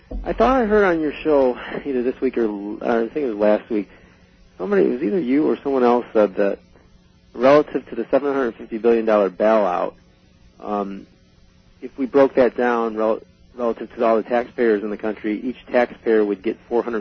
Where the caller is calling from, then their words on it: Fowlerville, Michigan, United States; I'm calling from Fowlerville. It's about 30 miles east of Lansing